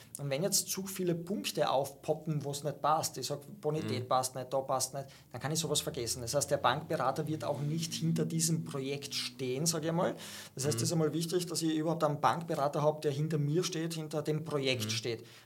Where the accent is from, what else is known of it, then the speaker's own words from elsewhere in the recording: Austria; aber da sind andere Sachen möglich als bei uns in Österreich